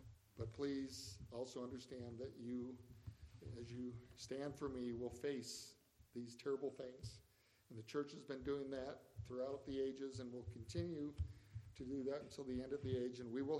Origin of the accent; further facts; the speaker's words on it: Ireland; I'm from Ireland